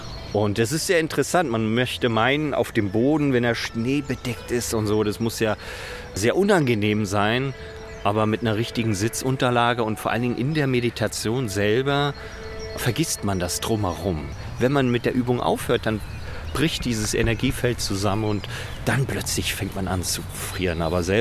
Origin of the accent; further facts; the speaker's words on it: Usedom, Mecklenburg-Vorpommern, Germany; Ich bin ja auf der Insel Usedom aufgewachsen, also in der DDR. War ja 11 Jahre, als die Mauer gefallen ist.